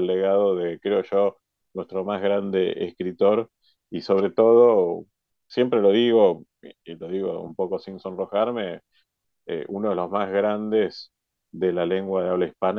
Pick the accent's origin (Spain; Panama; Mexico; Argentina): Argentina; que hoy tenemos como argentinos